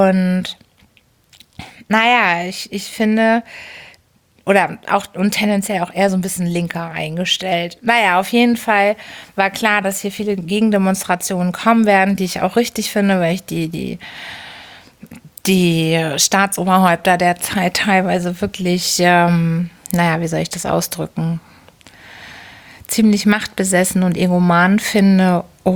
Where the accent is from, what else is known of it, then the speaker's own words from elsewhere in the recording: Hamburg, Germany; ich bin Hamburgerin